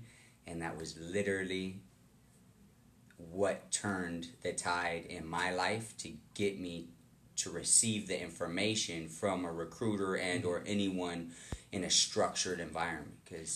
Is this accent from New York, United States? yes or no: no; San Diego, California, United States; I am from San Diego.